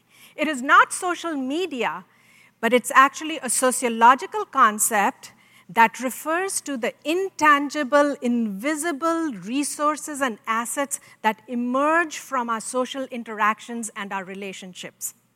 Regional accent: India; I grew up in India in a military family.

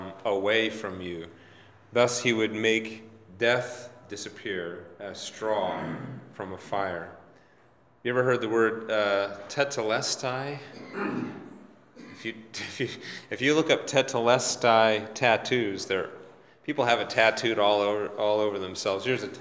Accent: Saskatchewan, Canada; The city that I was raised in Saskatchewan, in Canada, used to be called Pile of Bones.

